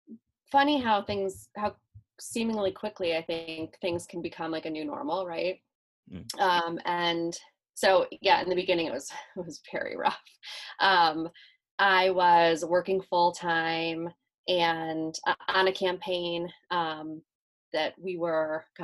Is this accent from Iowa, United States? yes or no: yes; Iowa, United States; moved away as an adult; now in Chicago, United States; As I grew up, went into, you know, graduated high school, went into college, I moved from Iowa to Chicago, which was a huge culture shock for me.